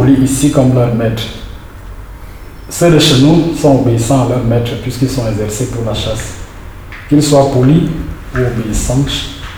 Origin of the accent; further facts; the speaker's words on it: Yaoundé, Centre, Cameroon; J'ai vu typiquement un repas que je vous recommande aussi de venir découvrir chez nous à Yaoundé. Je ne suis pas étranger ici finalement, je me sens chez moi. La terre ici est typiquement celle de chez moi. À Genève, je me sens à Yaoundé.